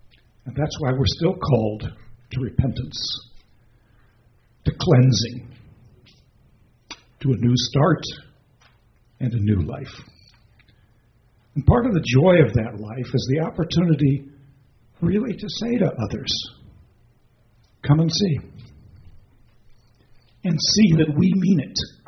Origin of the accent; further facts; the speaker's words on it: Akron, Ohio, United States; I grew up in Akron, Ohio, where there was the lovely aroma of rubber mills in the air every day.